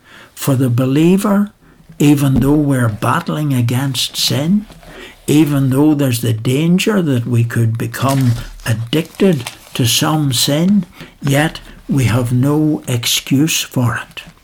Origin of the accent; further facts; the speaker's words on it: Belfast, Northern Ireland, United Kingdom; I was brought up in Belfast, and the main road near to our house had one pub after another.